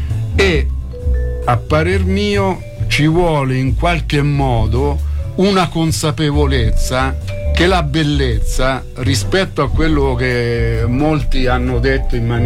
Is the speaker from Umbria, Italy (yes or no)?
yes; Gualdo Tadino, Umbria, Italy; born there; io sono nato a Gualdo, forse sarebbe meglio dire gualdese